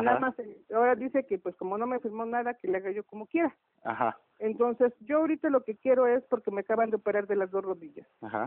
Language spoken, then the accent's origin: Spanish; Tlaxcala, Mexico; nosotros somos de Tlaxcala, nosotros lo que queremos hacer es ayudar a la gente